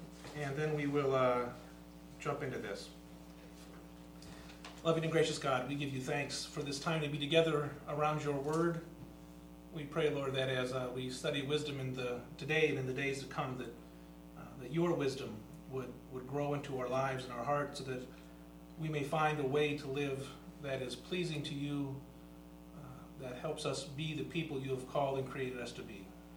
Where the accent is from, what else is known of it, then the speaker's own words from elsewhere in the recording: Omaha, Nebraska, United States; I am a pastor from Omaha, Nebraska. I'm an ELCA pastor.